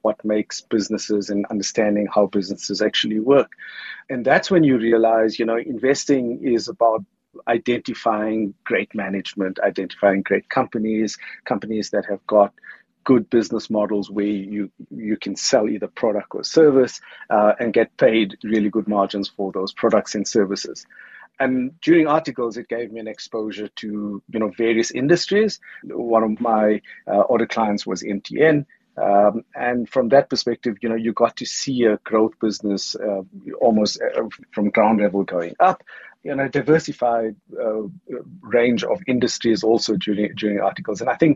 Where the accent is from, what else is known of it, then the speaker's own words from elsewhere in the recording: Roshni, Gauteng, South Africa; I come from a little town called Roshni, which is near Vereeniging.